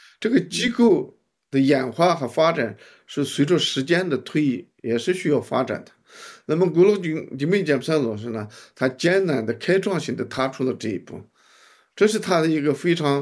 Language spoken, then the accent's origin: Chinese; Tibetan areas, China; moved away; 我是从2021年出来的，从中国，从藏区。